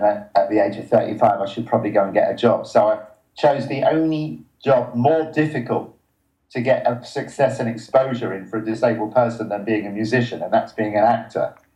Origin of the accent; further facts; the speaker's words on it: United Kingdom; but I'm British